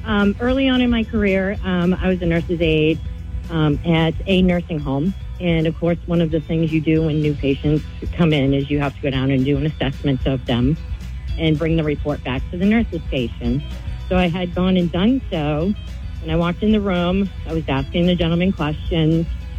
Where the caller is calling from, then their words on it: Penacook, New Hampshire, United States; I'm from Penacook, New Hampshire.